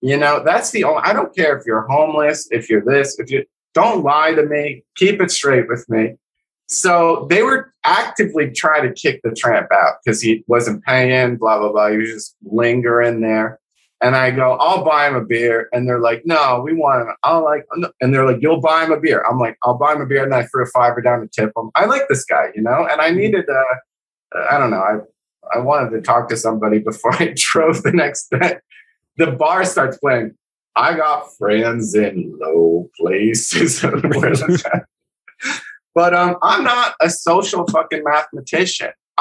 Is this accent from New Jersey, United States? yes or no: yes; New Jersey, United States; I'm from Jersey.